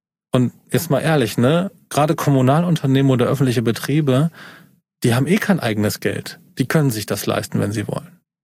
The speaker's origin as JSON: {"language": "German", "region": "Eifel", "country": "Germany", "lives_now": "North Rhine-Westphalia, Germany", "said": "Ich bin aus der Eifel, ne?"}